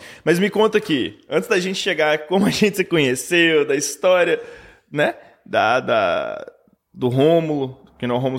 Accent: Goiás, Brazil; Eu sou goiano, comedor de piqui.

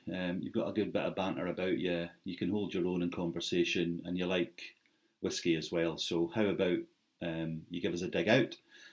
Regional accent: Thurso, Scotland, United Kingdom; moved away as an adult; I was born and bred in Thurso, where the distillery is. And I actually left there in 1988 to join the police in the central belt of Scotland.

